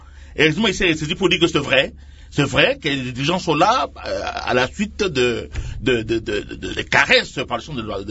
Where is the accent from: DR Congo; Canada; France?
DR Congo; chez nous, en RDC